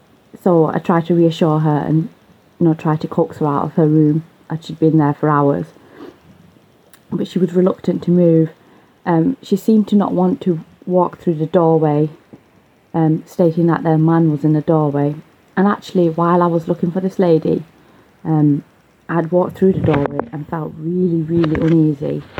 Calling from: Manchester, North West England, United Kingdom; I'm calling from Manchester in the UK.

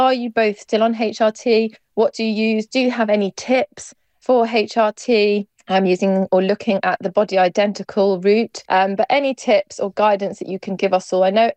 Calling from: Guernsey; I'm from Guernsey.

